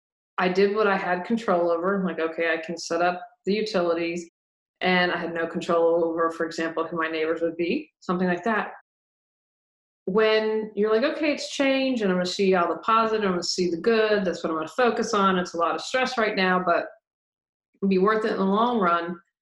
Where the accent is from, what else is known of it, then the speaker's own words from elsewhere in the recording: United States; Because I'm American, I feel like I can speak to the culture.